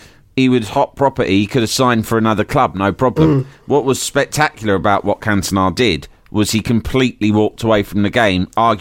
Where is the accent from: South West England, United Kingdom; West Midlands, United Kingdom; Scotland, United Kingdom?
Scotland, United Kingdom; Glasgow; I grew up in the Gorbals.